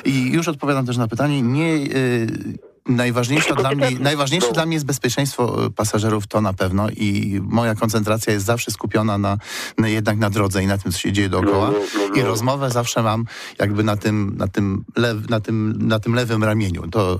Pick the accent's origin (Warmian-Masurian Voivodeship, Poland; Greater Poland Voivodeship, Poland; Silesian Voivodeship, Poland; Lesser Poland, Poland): Greater Poland Voivodeship, Poland; Poznań; born there; Ja się urodziłem w Poznaniu.